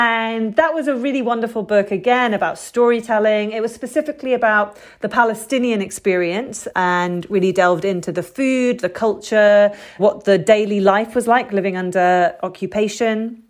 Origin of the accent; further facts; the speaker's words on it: United Kingdom; okay, so I'm British